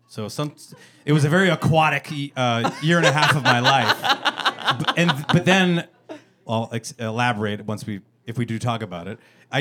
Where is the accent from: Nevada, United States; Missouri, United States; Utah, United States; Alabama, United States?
Nevada, United States; Las Vegas; I grew up in Las Vegas.